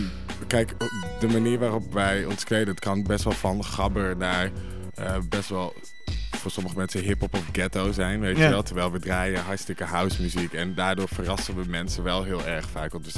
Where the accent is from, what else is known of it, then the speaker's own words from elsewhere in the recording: Leeuwarden, Friesland, Netherlands; We zijn opgegroeid in Leeuwarden, Friesland.